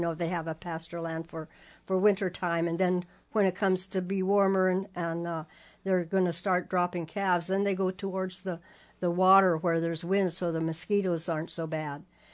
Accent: Kautokeino, Troms og Finnmark, Norway; My hat tells me that I come from Kautokeino in northern Norway.

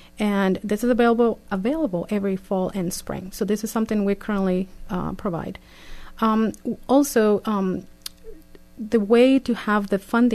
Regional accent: Mexico; English is a second language; now in Kodiak, United States; We moved to from Mexico to Kodiak for the first time ever in December of 1999. There was 16 of us in our family.

